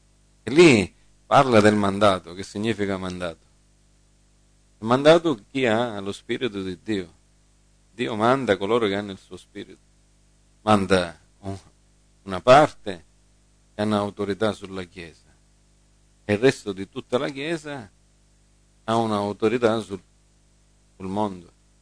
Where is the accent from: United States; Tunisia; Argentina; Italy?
United States; Italian is a second language; io sono americano, quindi con i verbi ogni tanto faccio.